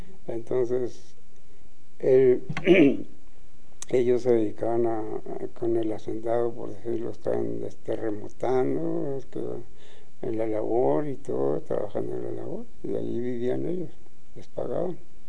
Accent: Casas Grandes, Chihuahua, Mexico; born there; Nací en Casas Grandes, Chihuahua.

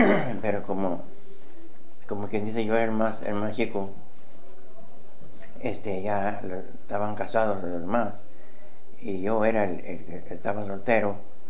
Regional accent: San Martín Hidalgo, Jalisco, Mexico; born there; moved away; Nací en San Martín Hidalgo, Jalisco.

